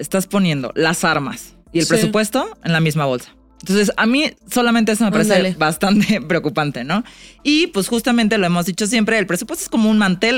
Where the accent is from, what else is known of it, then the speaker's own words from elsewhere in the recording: Mexico; Un enemigo público e irnos como mexicanos todos, nos unimos contra este enemigo.